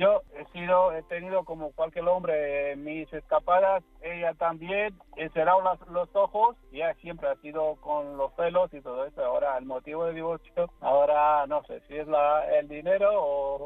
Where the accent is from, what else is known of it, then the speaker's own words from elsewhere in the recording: Romania; moved away as an adult; now in Madrid, Spain; Hemos empezado de cero en mi país porque soy rumano.